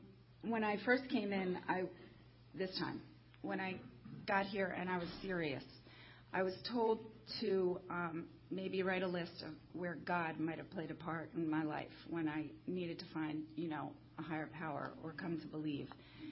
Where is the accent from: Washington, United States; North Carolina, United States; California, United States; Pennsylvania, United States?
Pennsylvania, United States; Hatfield; So I am actually from Pennsylvania originally. I grew up in Hatfield, Lansdale area, and then my parents, well, my parents are divorced, but my mom moved to Quakertown.